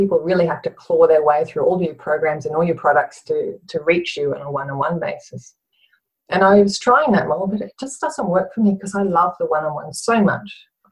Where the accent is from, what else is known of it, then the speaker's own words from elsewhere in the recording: Bundaberg, Queensland, Australia; I grew up on Bundaberg, and my dad and Pop used to go mud crabbing.